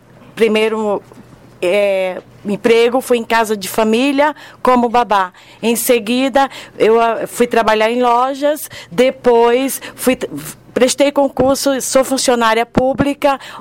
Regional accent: Itaberaba, Bahia, Brazil; now in São Paulo, Brazil; sou da cidade de Itaberaba, né? Significa terra brilhante.

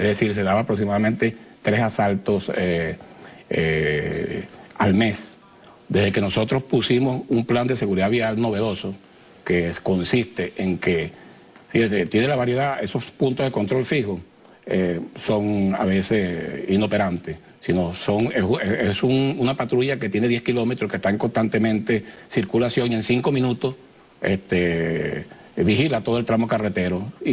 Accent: Valencia, Carabobo, Venezuela; yo nací en el Estado de Carabobo, soy valenciano

